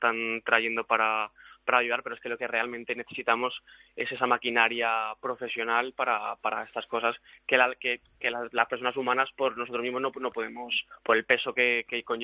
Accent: Alfafar, Valencian Community, Spain; Yo Alfafar igual, Alfafar.

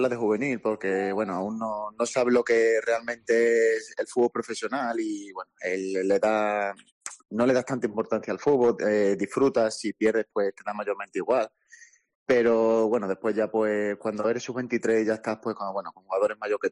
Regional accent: Extremadura, Spain; moved away; mayormente cuando me fui de aquí, de Extremadura.

